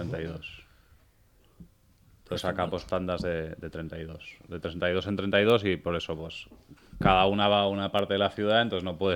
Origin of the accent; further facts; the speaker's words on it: Dénia, Valencian Community, Spain; yo soy de Denia y allí tenemos muchos